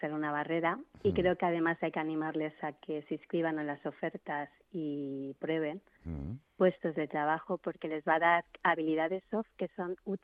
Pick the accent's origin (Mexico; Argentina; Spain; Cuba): Spain; Balearic Islands; soy mallorquina